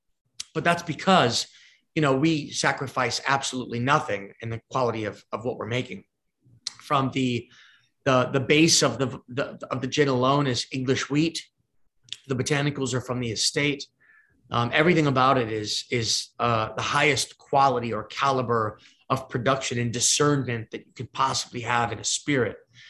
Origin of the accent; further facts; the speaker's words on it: United States; I'm an American entrepreneur with roots in England.